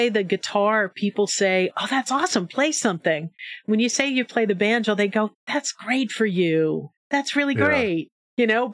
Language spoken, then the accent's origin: English; Portland, Oregon, United States; But no, I grew up in Northwest Portland, and my grandmother and the family homestead was on in Sullivan's Gulch.